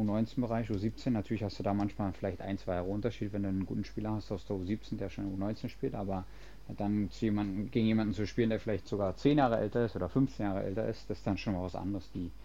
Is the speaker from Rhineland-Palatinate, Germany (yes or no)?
no; Berlin, Germany; ich komme ja aus Berlin, also ein bisschen außerhalb von Berlin.